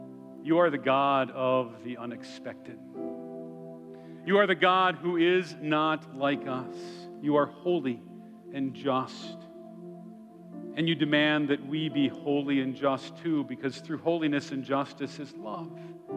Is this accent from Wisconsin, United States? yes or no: yes; Wisconsin, United States; I'm from Wisconsin, a college student down here in Florida